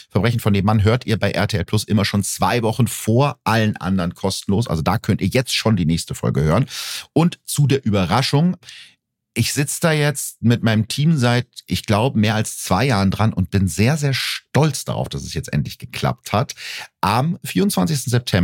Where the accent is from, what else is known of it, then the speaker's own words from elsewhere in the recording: Gütersloh, North Rhine-Westphalia, Germany; einen Kriminalfall zu lösen, der in meiner Heimatstadt Gütersloh spielt